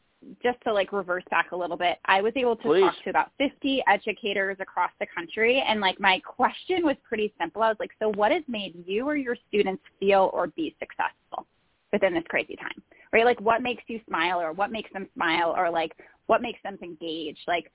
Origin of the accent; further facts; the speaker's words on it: New Jersey, United States; I'm from Jersey, so I named it Amtrak.